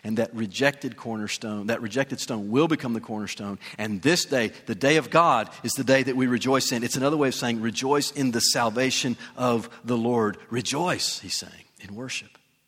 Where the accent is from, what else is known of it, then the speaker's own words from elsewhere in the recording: the South, United States; So I'm from the South, and I'm from this city, so I can talk about it.